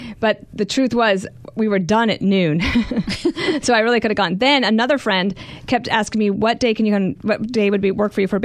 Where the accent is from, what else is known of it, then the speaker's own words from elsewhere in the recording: Wyoming, United States; also born or lived in Colorado; And of course, I'm from Wyoming and Colorado, so you know, like, I just thought I was like mainstream in my views.